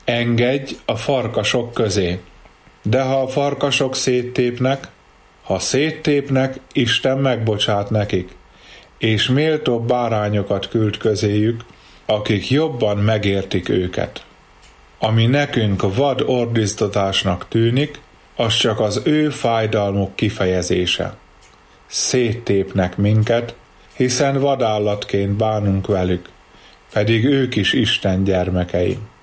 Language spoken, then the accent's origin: Hungarian; Jászboldogháza, Jász-Nagykun-Szolnok, Hungary; Közigazgatásilag a Jászberényhegy tartozó Boldogházán születtem. Berényből vonattal jártak ki a ferencesek misézni hozzánk.